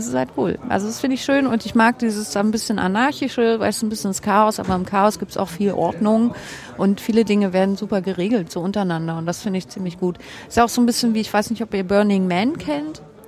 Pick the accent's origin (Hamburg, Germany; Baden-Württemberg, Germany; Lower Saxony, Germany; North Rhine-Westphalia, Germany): Hamburg, Germany; Und da haben wir auch ein bisschen den Vorteil als Hamburger, im Gegensatz zu ganz vielen anderen, die von weit her reisen.